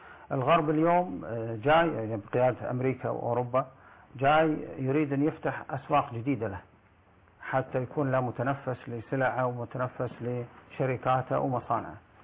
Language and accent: Arabic; Kuwait